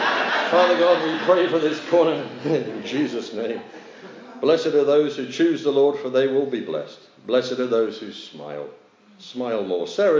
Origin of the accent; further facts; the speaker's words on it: Plymouth, South West England, United Kingdom; I'm from Plymouth in England, where the Mayflower set sail from.